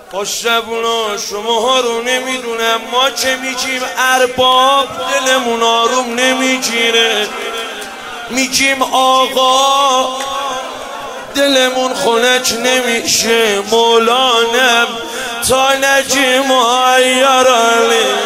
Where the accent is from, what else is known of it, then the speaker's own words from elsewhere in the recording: Ardabil, Ardabil Province, Iran; first language Azerbaijani; Persian is a second language; من بچه اردبیلم، ترکم، نمیتونم مثل شما خوب فارسی حرف بزنم